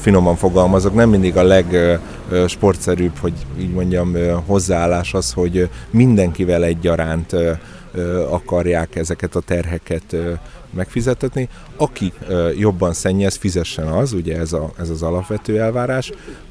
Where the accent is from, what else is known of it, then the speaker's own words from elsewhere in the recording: Miskolc, Borsod-Abaúj-Zemplén, Hungary; én azon belül, hogy miskolci születésű vagyok, lényegében a családommal együtt most is itt élünk, én ingázó vagyok Budapest irányába. Azon belül is Diósgyő város részben nőttem föl